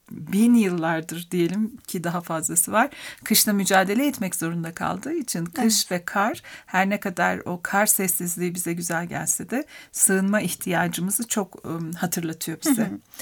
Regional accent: Ankara, Turkey; Bu bizim için de geçerliydi biz çocukken Ankara'da.

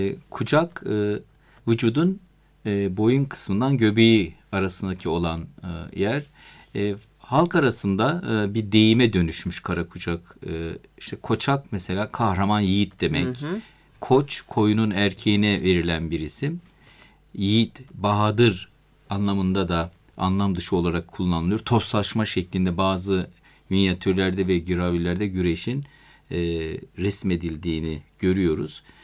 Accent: Taşova, Amasya, Turkey; ben de Amasya'nın Taşova kazasının Herizdağ köyünde doğdum.

